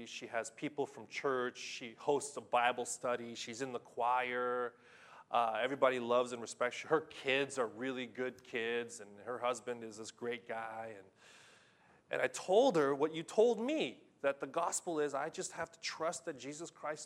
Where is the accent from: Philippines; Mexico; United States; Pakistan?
Philippines; I got nothing against Filipinos, I am a Filipino. I still have a Filipino passport.